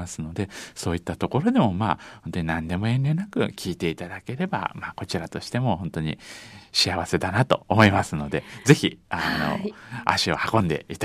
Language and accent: Japanese; Hyogo, Japan; now in Hakodate, Japan; 私はまあ兵庫県出身じゃないですか。